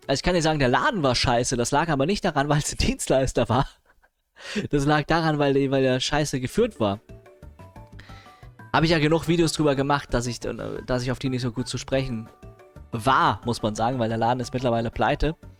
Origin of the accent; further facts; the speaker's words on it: Offenbach, Hesse, Germany; born there; now in Hanau, Germany; Also ich bin geboren in Offenbach, ich wohne in Hanau und ich arbeite in Frankfurt. Das ist alles die gleiche Ecke.